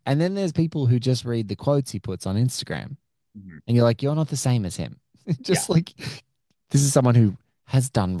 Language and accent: English; Australia; Maybe it's because I'm Australian.